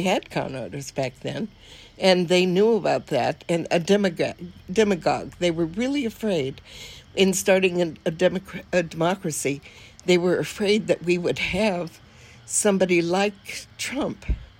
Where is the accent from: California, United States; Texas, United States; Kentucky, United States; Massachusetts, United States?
California, United States; Los Angeles; also born or lived in upstate New York; You know, I'm from Los Angeles, But not a, you know, I lived out in the valley when it was full of orchards and that kind of thing. And I lived in New York, upstate New York, again, orchards, country.